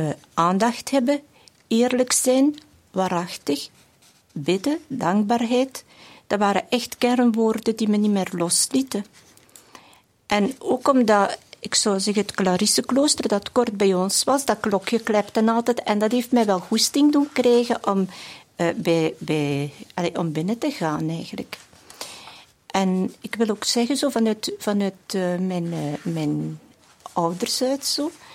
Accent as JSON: {"language": "Dutch", "region": "Antwerp", "country": "Belgium", "tie": "born there", "said": "Ik ben geboren te Antwerpen op 7 maart 1954 en ik heb 2 broers."}